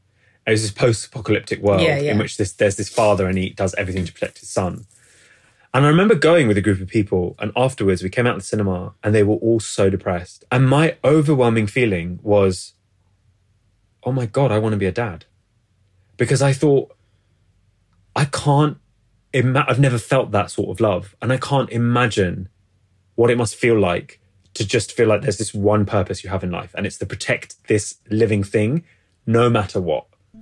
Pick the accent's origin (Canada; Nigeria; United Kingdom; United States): United Kingdom; England; I am English, but I'd say I'm a different type of English to the kind of majority English sensibility.